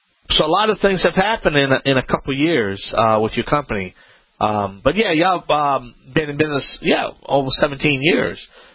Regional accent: Louisiana, United States; And I'm French, too. I'm French. And I'm French Cajun, you know

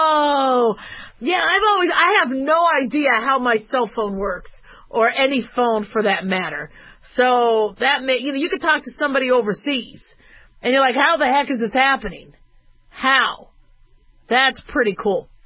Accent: Scottsdale, Arizona, United States; Man, I grew up in Scottsdale in Phoenix, Arizona. 104 was winter.

